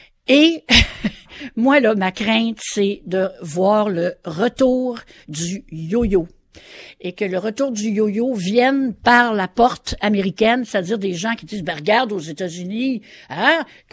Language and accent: French; Canada; on vit au nord de la frontière, on est des Canadiens, on a des réalités différentes.